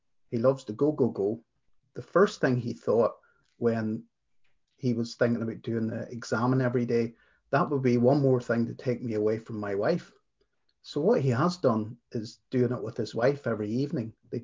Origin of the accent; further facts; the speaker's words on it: Ireland; And being Irish, I'll give the whimsical answer.